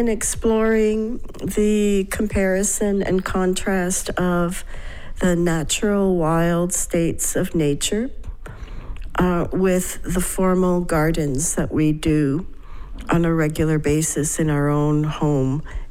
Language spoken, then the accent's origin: English; Canada; now in Colorado, United States; And I live and teach in Colorado, USA. I am a Canadian citizen, and I have arrived here 2 weeks ago